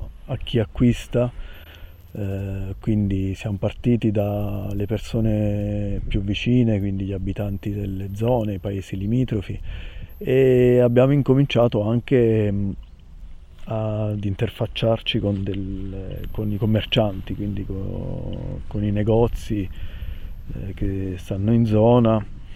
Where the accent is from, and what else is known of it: Cassano Irpino, Campania, Italy; born or raised there